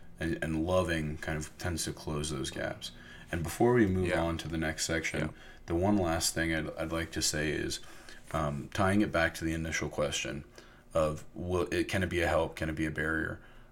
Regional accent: Florida, United States; I came from Florida. I thought people knew how to drive.

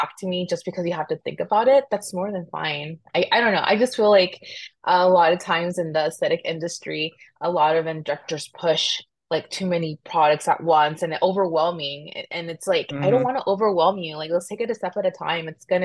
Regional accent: Las Vegas, Nevada, United States; also born or lived in Hollywood; So I was actually born in Hollywood, but I say I'm from Vegas because I've been here since I was a year old. So I'm gonna say I'm a Vegas kid because I've never left.

